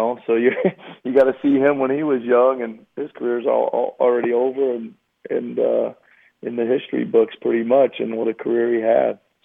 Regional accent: Iowa, United States; You know, I grew up in Iowa, and it was really fortunate.

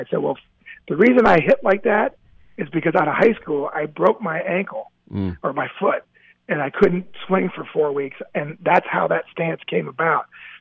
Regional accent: Cincinnati, Ohio, United States; believe it or not, I grew up in Cincinnati, Ohio.

